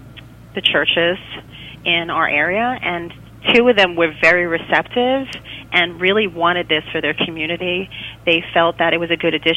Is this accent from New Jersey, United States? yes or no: no; Brooklyn, New York, United States; now in Staten Island, United States; So originally I'm from Brooklyn, and I came to Staten Island